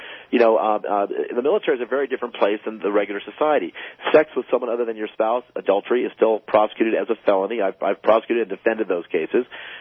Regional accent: New Mexico, United States; which is located at Cannon Air Force Base in my home state of New Mexico in Clovis.

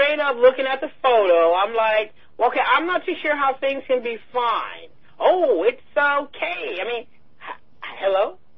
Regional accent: United States; I mean, I was mortified as an American, first of all.

